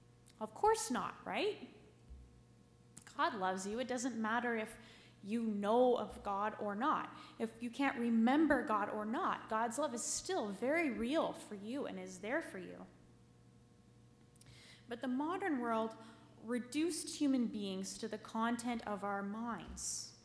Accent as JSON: {"language": "English", "country": "Canada", "tie": "born there", "said": "I was born in Canada, and so I see the world around me differently than I would if I were born in Kenya."}